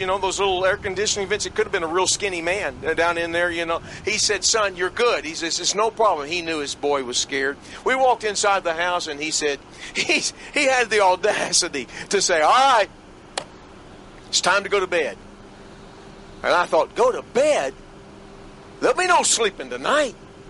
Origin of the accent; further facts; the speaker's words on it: Garland, Texas, United States; I grew up over there in Garland.